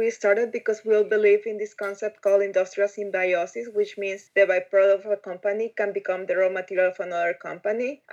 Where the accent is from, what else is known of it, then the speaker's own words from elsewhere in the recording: Ecuador; English is a second language; like Jessica and I, we're both from Ecuador.